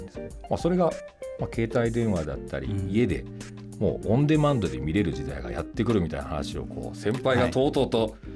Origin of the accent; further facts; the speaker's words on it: Kyoto, Japan; moved away as an adult; also born or lived in Osaka; 出身は京都府でして、